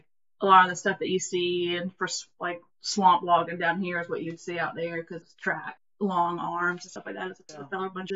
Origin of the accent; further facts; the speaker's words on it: Florida, United States; I was born and raised in North Florida, so I pretend to be from Georgia originally.